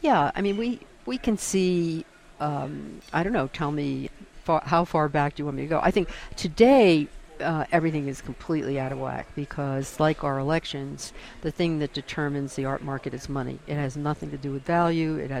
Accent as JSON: {"language": "English", "town": "Washington", "region": "District of Columbia", "country": "United States", "tie": "born or raised there", "said": "And I was brought up in Washington, D.C., and I didn't go to school."}